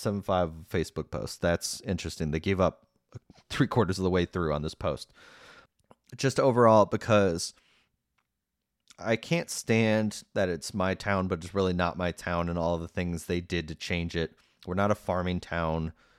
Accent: Downers Grove, Illinois, United States; it is about my hometown, even though it was filmed nowhere near it. And even though I've heard the book about Downers Grove, the book that was created that spurred this story, wasn't very good either.

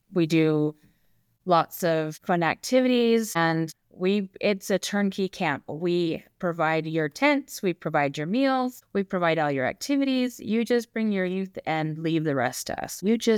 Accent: Ogden, Utah, United States; So I am from the Ogden area, born and raised. I love Utah, especially our mountains.

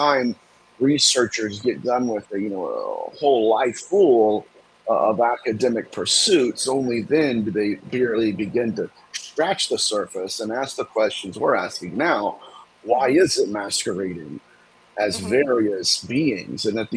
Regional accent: Ohio, United States; Well, I am from Ohio originally

